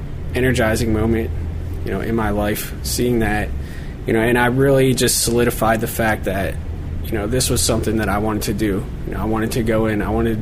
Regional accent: New Jersey, United States; I went to high school in New Jersey. I grew up there my whole life.

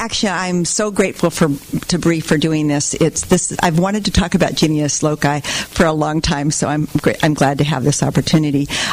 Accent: Anchorage, Alaska, United States; And I grew up in Anchorage when it felt a little more holistic than it is now

